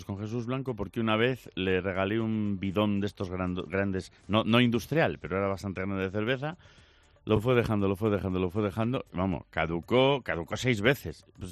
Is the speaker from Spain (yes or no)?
yes; Salamanca, Castile and León, Spain; yo me crié en Salamanca.